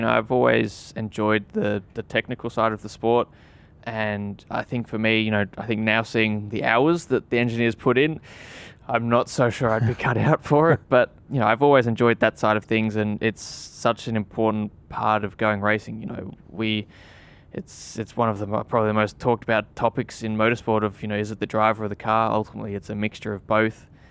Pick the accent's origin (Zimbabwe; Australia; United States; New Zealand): Australia; of course, being an Aussie, I always hoped that I would, at that time I was still in Australia